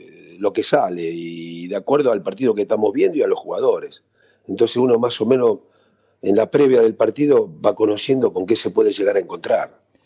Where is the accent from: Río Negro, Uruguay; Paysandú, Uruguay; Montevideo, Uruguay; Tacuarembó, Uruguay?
Montevideo, Uruguay; born there; tengo la familia que son argentinos, mi mujer es argentina, mis hijos, mi nieta, pero lógicamente que no me olvido de mis raíces, ¿no? Porque nací en Montevideo.